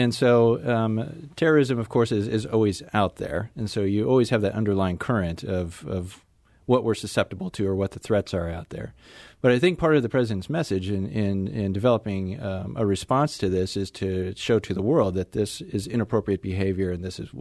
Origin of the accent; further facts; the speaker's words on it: St. Louis, Missouri, United States; Well, I grew up in St. Louis, so this is a homecoming for me.